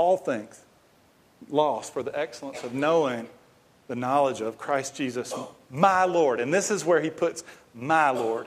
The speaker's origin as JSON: {"language": "English", "region": "Georgia", "country": "United States", "tie": "born there", "said": "I grew up 55 miles from Auburn and about 2.5 hours from Athens, but I was born in Georgia. So Georgia was it"}